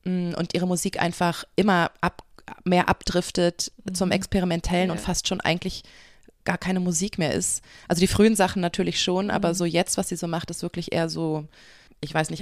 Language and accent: German; West Germany, Germany; bei Berlin denke ich dann eher so als Wessi total an die Currywurst